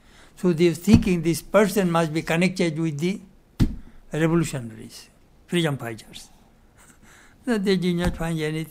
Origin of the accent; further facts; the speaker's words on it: Khulna Division, Bangladesh; English is a second language; His district and my district is side by side. He's from Puritpur district, I'm from Khulna district. Side by side.